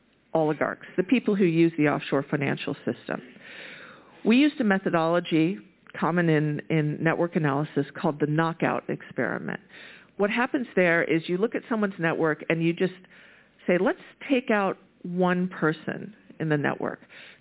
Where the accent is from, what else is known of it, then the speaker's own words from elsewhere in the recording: Chicago, Illinois, United States; like my hometown of Chicago notoriously gets terrible winter storms.